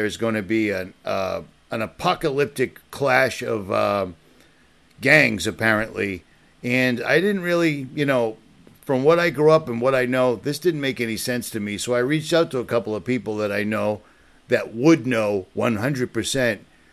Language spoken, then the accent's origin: English; Lynn, Massachusetts, United States; So growing up in Lynn, Massachusetts, I grew up around many, many motorcycle enthusiasts, we'll call them.